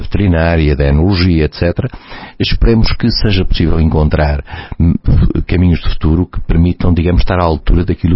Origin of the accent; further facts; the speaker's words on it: Vila Real, Portugal; É a minha preocupação, como vila-realense, e como português também, digamos em geral, mas como vila-realense em particular